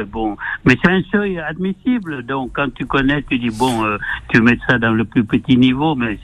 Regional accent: Senegal; Je suis un vrai Sénégalais.

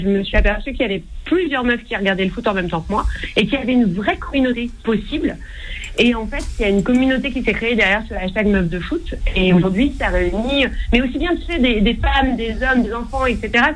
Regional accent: Creil, Hauts-de-France, France; moi, je suis de Creil à la base.

